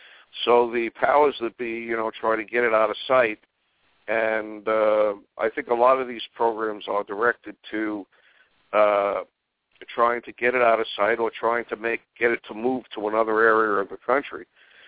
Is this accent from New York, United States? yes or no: yes; Brooklyn, New York, United States; it reminds me when I was growing up in Brooklyn